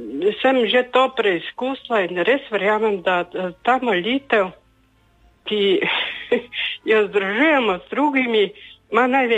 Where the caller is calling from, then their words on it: Maribor, Drava, Slovenia; iz Maribora.